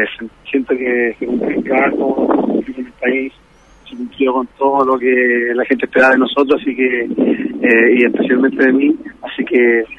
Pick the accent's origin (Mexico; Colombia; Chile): Chile; felices de competir en mi país, era un aliciente más para poder demostrarle a todo Chile, a todos los chilenos